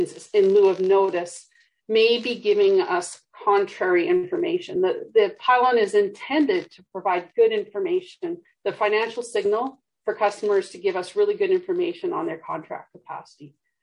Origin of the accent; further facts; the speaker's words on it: Canada; I am Canadian, Zed.